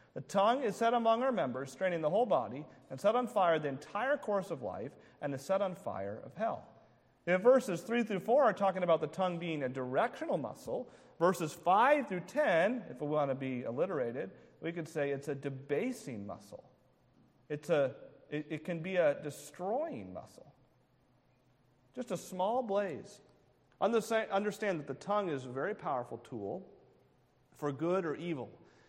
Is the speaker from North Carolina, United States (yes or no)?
no; New Hampshire, United States; I come from New Hampshire. We're the live free or die state, right?